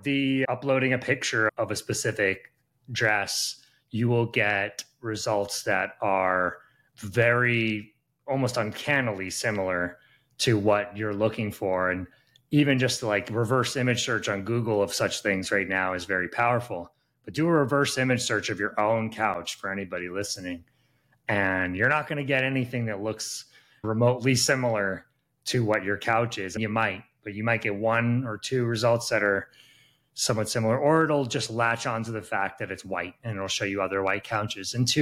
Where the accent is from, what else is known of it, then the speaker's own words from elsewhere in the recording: New York City, New York, United States; I'm from New York City. I can't even change a tire.